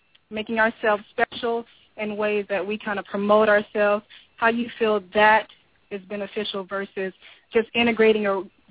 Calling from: Florida, United States; I'm calling from Florida.

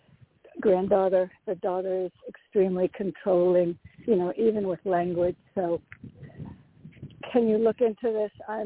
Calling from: Connecticut, United States; from Connecticut.

